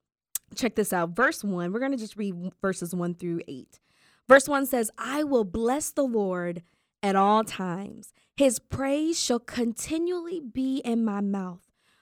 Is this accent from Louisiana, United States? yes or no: no; Mississippi, United States; I'm from Mississippi